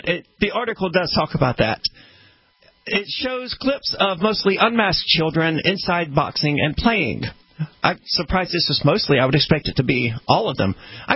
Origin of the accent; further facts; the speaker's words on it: United States; Well, I don't know anything about the about Canada, really, because I'm an American and we're pretty ignorant of most countries